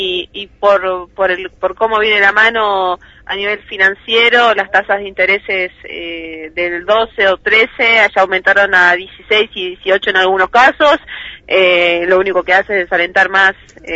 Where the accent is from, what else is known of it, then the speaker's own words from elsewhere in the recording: General Roca, Río Negro, Argentina; yo soy de General Roca, es un uh-huh. municipio pujante.